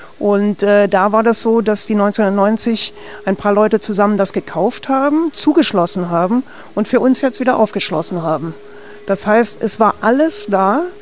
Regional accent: Berlin, Germany; weil ich bin ja aus West-Berlin

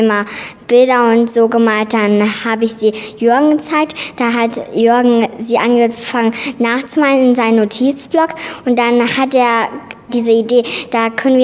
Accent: Germany; born there; ich bin jetzt 8 Jahre alt und meine Eltern, wir kommen aus China, nur ich wurde in Deutschland geboren

